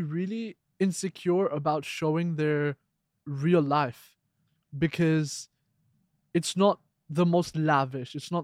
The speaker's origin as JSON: {"language": "English", "region": "Dubai", "country": "United Arab Emirates", "said": "When I told them I'm from Dubai, they're like, oh, do you have a Ferrari?"}